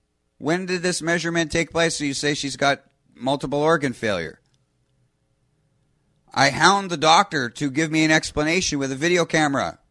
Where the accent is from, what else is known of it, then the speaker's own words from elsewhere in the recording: Canada; Being Canadian, we can take some pride in our affordable healthcare system